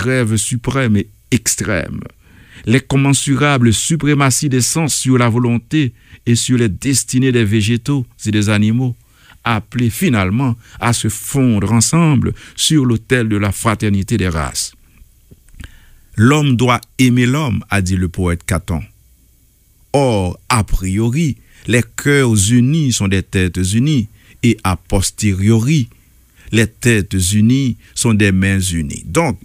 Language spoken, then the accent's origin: French; Haiti; parce que je suis haïtien dans le pays